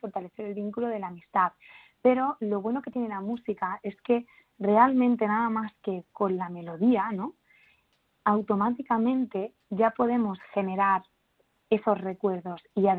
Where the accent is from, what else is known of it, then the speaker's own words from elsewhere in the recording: Andalusia, Spain; yo que soy de Andalucía, esta canción es una canción que siempre está presente en las ferias, en las fiestas de los pueblos.